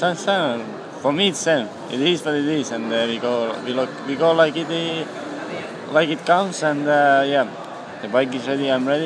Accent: Finland; English is a second language; I'm from Finland

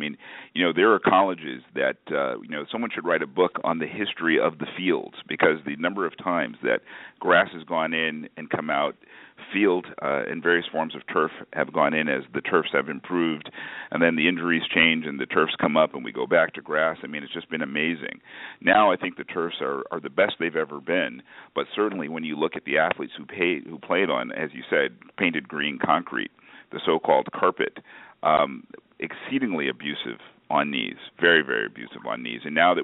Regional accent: Hartford, Connecticut, United States; I grew up in Connecticut in Hartford, and we had a team called the Hartford Whalers.

